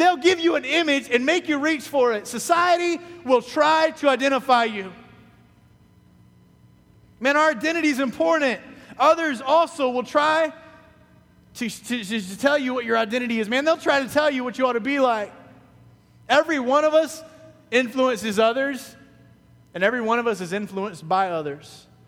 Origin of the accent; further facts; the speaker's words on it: Knott's Island, North Carolina, United States; I grew up in Knott's Island, North Carolina. I know you never heard of it. I wouldn't know unless I lived there. Little town. Nothing there, really.